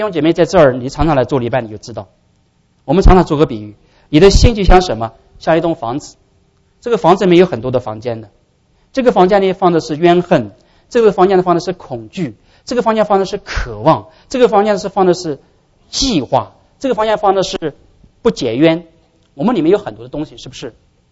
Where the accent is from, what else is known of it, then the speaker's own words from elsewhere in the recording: China; 啊，性，我们中国人不知道哪儿去，一说性就是脏的